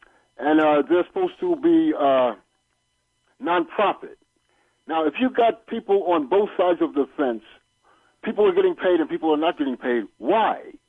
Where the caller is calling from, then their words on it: Manhattan, New York, United States; I'm calling from Manhattan.